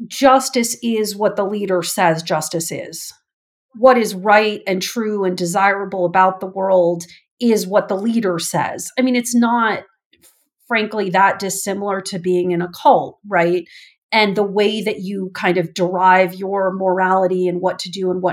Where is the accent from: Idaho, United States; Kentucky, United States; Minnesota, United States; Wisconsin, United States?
Wisconsin, United States; When I think about a state like my own home state of Wisconsin, I'm from Wisconsin, we are so sort of isolated into different communities.